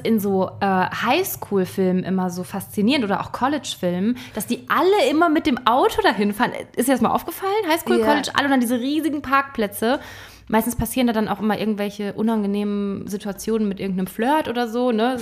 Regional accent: Germany; ich kann meinen Akzent überhaupt nicht verstecken, du hörst einfach nach einem Satz so, okay, die kommen aus Deutschland

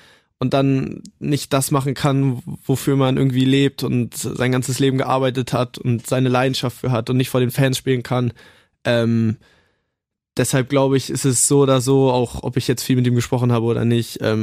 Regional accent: Hanover, Lower Saxony, Germany; ich komme aus Hannover, meine Familie ist hier, ich lebe auch noch zu Hause.

